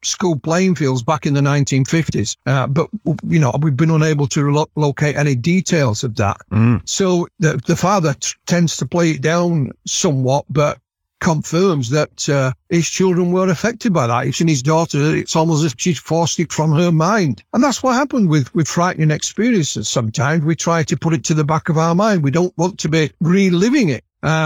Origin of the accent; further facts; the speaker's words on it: Yorkshire and the Humber, United Kingdom; I'm a Yorkshireman. I'm not that far from Barnsley where we are.